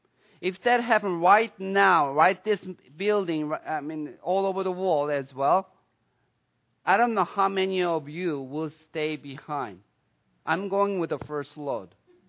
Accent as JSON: {"language": "English", "country": "United States", "tie": "born there", "said": "I've been a Christian all my life because I was born in America."}